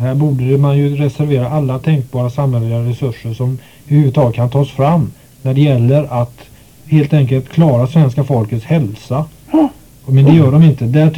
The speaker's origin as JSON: {"language": "Swedish", "town": "Gothenburg", "region": "Västra Götaland County", "country": "Sweden", "said": "Och jag kommer ju från Göteborg"}